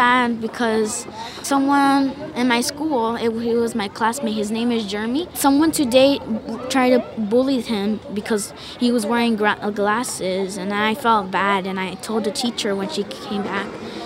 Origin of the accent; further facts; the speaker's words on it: Jackson Heights, New York, United States; I am 8 years old. I am from Jackson Heights. My family's from Peru, my mom is from Lima